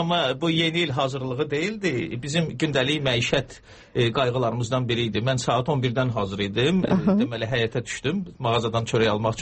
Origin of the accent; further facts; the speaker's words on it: Baku, Azerbaijan; Nə dərəcədə demək düzgün olar ki, mən Bakılıyam, düzgün olmazdı, amma əlbəttə mən özümü Bakılı hesab eləyirəm.